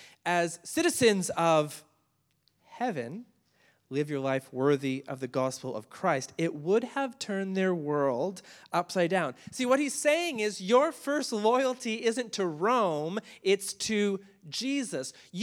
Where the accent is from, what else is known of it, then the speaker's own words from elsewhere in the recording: Winnipeg, Manitoba, Canada; I'm from Winnipeg, Manitoba. It's not exactly the kind of place people brag about being from, okay?